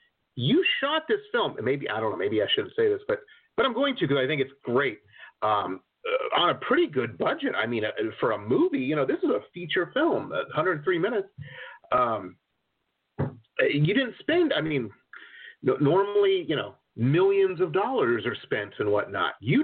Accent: Detroit, Michigan, United States; also born or lived in California; I grew up in Detroit, and actually started out in the suburbs of Detroit, and when I moved out of the city, and then went to college and California

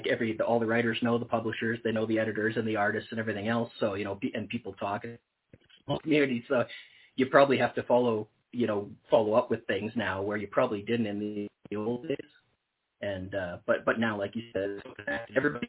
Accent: Elliott Lake, Ontario, Canada; I'm from Elliott Lake, Ontario, Canada, so very small, basically cut out of the wilderness, a failed mining town.

